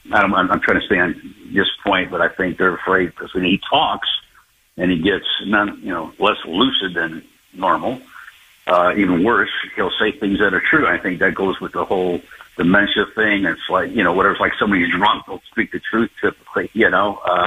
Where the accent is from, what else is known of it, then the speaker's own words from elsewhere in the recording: Chicago, Illinois, United States; now in Florida, United States; I'm from Chicago. I just moved to Florida 4 weeks ago.